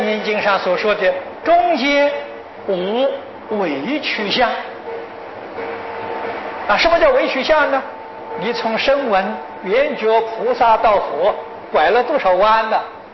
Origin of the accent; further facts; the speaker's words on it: China; born there; moved away as an adult; 我在中国出生，22岁呀，离开中国就不能再回去了。